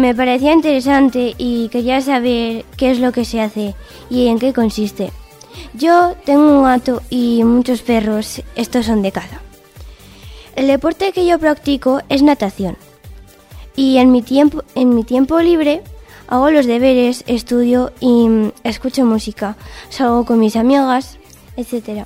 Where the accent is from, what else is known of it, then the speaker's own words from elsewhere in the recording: Uruñuela, La Rioja, Spain; tengo 12 años y soy de Uruñuela y ahora estudio en el Villegas.